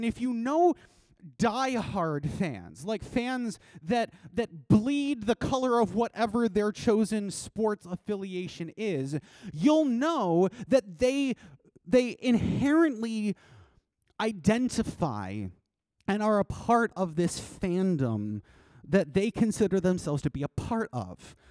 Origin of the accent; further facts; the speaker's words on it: Canada; as a Canadian.